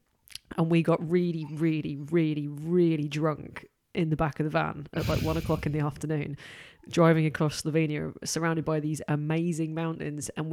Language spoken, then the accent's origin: English; Manchester, North West England, United Kingdom; like Manchester Punk Festival is kind of, you know, my hometown one.